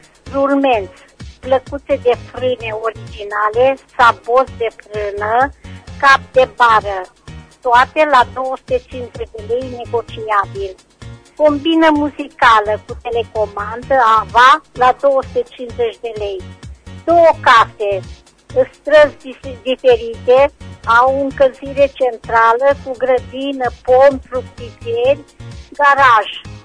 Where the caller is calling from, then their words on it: Reșița, Caraș-Severin, Romania; din Reșița